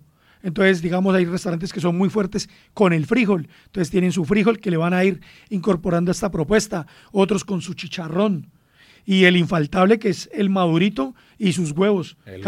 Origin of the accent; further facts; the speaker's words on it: Colombia; volver a nuestras raíces, celebrar que somos colombianos